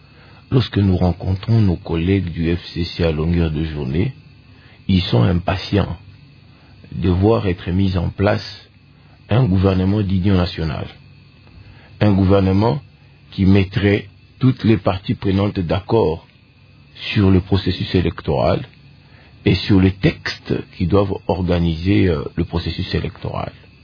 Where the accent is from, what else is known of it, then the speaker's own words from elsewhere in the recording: DR Congo; Je suis de l'Ouest, je ne suis pas du Grand Kassai.